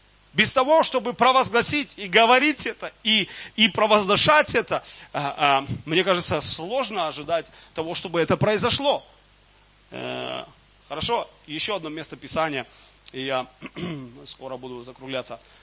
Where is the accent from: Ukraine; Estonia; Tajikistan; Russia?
Ukraine; Я же украинец, поэтому люблю вареники.